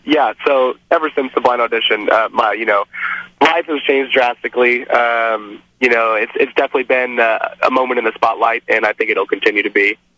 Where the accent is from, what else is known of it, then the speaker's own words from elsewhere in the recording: Vandenberg, California, United States; born there; now in San Antonio, United States; You know, I was born in Vandenberg, but I currently reside and spent most of my adult years in San Antonio, Texas.